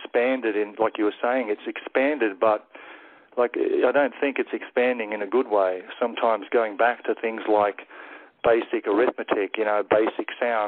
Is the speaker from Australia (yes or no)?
yes; Australia; it's in my home country here of Australia